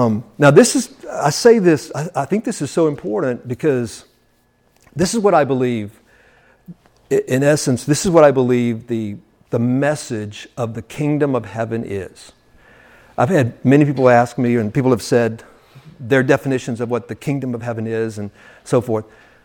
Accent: Alexandria, Louisiana, United States; So I was born on the Red River in Alexandria, and that's my hometown after the flesh, in the natural.

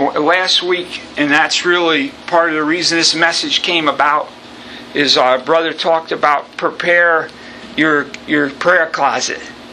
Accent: Lake Huntington, New York, United States; Where I grew up on Shortcut Road in Lake Huntington, New York, there used to be a big hotel.

